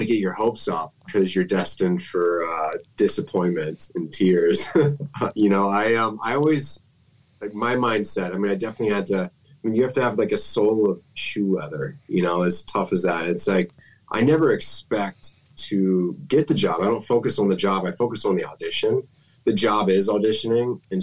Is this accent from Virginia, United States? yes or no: yes; Hampton, Virginia, United States; was born and raised in Hampton, Virginia. I went to high school in Yorktown, just not down the street, but I guess we'll just say down the road.